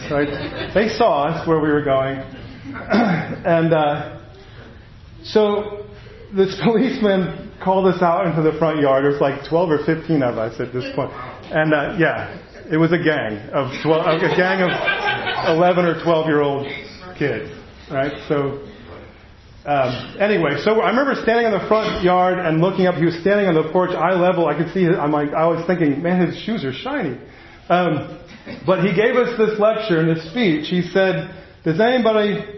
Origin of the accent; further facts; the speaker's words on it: New Jersey, United States; But growing up in New Jersey, and some of you grew up in the north, had snow and winter activities you could do.